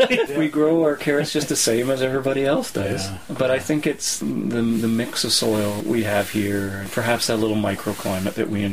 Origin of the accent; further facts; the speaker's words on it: Ontario, Canada; my father's side of the family was a farm family. Yep. I grew up in the Niagara region. Cherry orchards, peach orchards, all that stuff was around us.